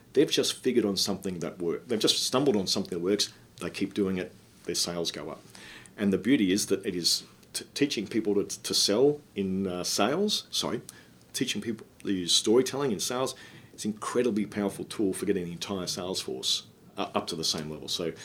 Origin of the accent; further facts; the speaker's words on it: Hobart, Tasmania, Australia; he met Mary, who's from my hometown of Hobart.